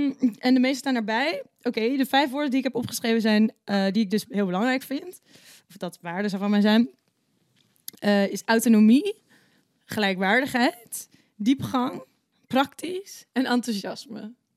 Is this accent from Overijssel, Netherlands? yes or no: yes; Nijverdal, Overijssel, Netherlands; In Nijverdal dus. En daar wonen mijn ouders nog steeds, in datzelfde huis waar ik ben geboren. Dus die wonen daar dus echt al 40 jaar of zo. Vind ik altijd een saillant detail. Dus in een Twents dorp